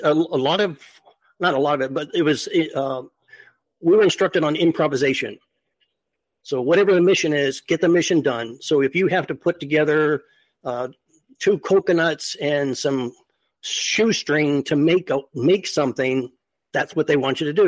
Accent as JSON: {"language": "English", "region": "California", "country": "United States", "lives_now": "Savannah, United States", "said": "So I came from Southern California. So I came on the other side of the United States. I didn't know anybody."}